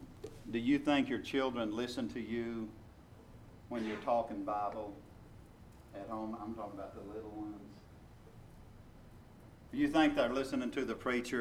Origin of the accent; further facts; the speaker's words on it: Arkansas, United States; Now remember, we're from Arkansas.